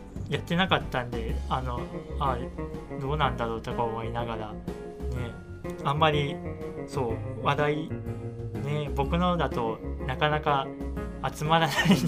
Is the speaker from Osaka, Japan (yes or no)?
yes; Osaka, Japan; now in Machida, Japan; 出身は大阪なんですけど、引っ越しも転々としてまして、もう何か所、3か所くらい行って、で最終的に今東京の町田に住み着いたというところです。